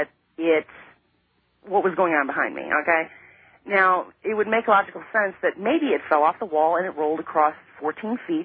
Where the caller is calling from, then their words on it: Christopher, Illinois, United States; from Christopher.